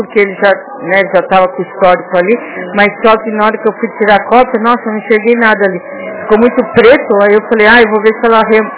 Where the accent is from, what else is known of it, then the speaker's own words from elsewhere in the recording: Biguaçu, Santa Catarina, Brazil; Eu sou do município de Biguaçu.